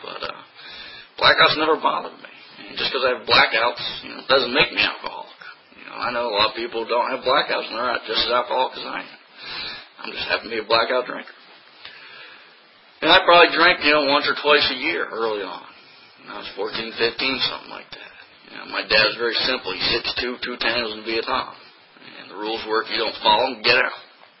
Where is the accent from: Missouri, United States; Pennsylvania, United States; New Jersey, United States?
New Jersey, United States; I grew up in New Jersey. I go to New York City.